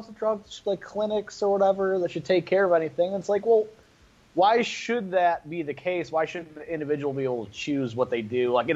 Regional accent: West Virginia, United States; I'm from West Virginia, and we do a lot of drugs.

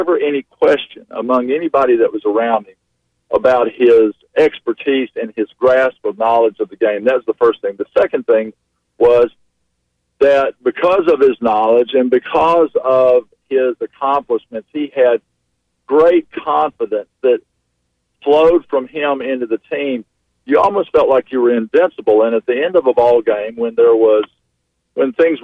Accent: Memphis, Tennessee, United States; Steve Shaw was from Kansas City. I was from Memphis.

